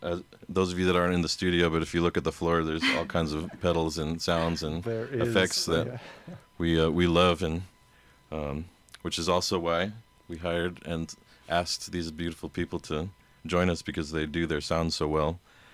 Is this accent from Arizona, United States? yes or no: yes; Tucson, Arizona, United States; And I'm from Tucson. She's basically from Tucson, moved around a little bit.